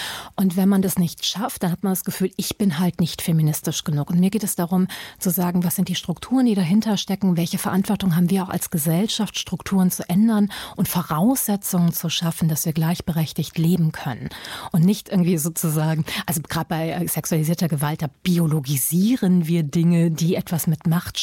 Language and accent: German; Germany; born there; Das Wort Fremdenfeindlichkeit impliziert aber, wir sind fremd. Ich bin in Deutschland geboren. Natürlich bin ich keine Fremde.